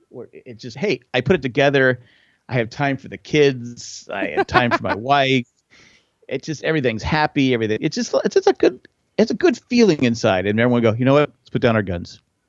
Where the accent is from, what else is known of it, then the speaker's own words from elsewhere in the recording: San Diego, California, United States; Growing up in San Diego, too, it'd be like, I'm still wearing shorts.